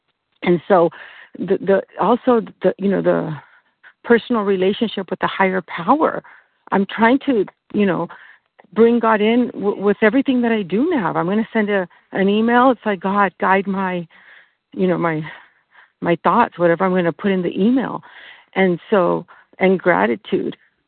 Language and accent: English; California, United States; I'm from California.